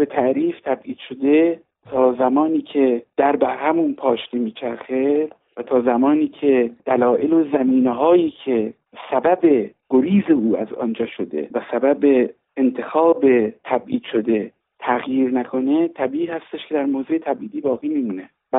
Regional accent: Iran; moved away; نباید فراموش کرد که چرا ما از ایران آمدیم

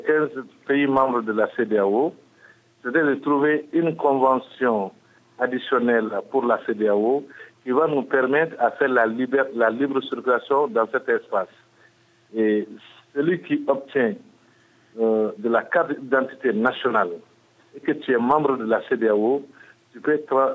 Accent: Mali; Moi, je suis malien.

